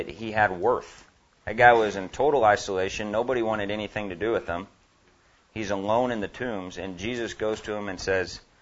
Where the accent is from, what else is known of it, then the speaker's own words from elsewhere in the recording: Oklahoma, United States; So I'm from Oklahoma. Most of you guys are from probably Oklahoma, Texas. This is the Bible Belt.